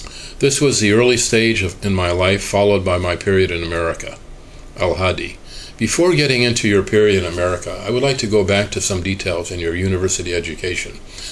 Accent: Algeria; born there; English is a second language; I was born in Algeria. I was raised in a very simple family.

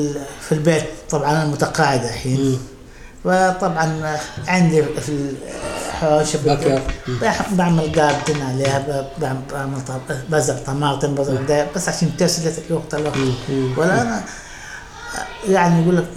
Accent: Saudi Arabia; نحن نقول والله على قول زي مثل في واحد سأل اسمه عندنا في السعودية

